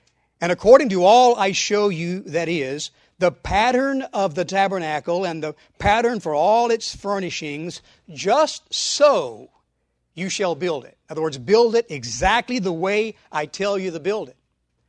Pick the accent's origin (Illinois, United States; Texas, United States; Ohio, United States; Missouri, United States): Texas, United States; Baytown; I remember growing up in Baytown, Texas, and my mom asking, you know, early in the morning usually, "You going to church today?"